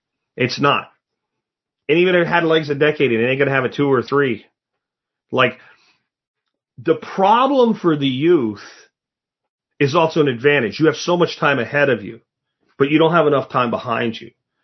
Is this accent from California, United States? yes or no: no; Pennsylvania, United States; But like when I grew up in Pennsylvania, and we could just go into the public woods and shoot a deer.